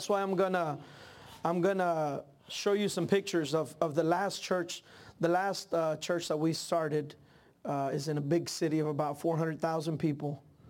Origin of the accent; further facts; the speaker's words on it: Mesquite, Texas, United States; also born or lived in Dallas; I was born in Dallas, Texas, and as who said amen? We got a Texan here? No. But I grew up on the mission field.